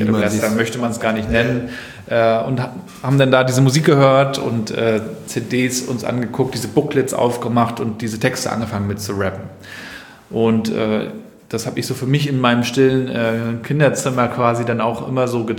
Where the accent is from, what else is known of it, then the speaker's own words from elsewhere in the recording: Rostock, Mecklenburg-Vorpommern, Germany; so als Rostocker